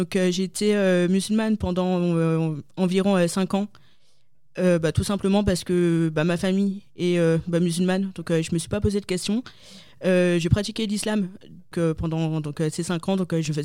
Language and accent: French; Lille, Hauts-de-France, France; moved away as an adult; je suis née en France, à Lille. J'ai vécu 25 ans, ça fait 2 ans que j'ai quitté mon petit nord. voilà, c'est ça. Et je viens d'une famille à culture musulmane.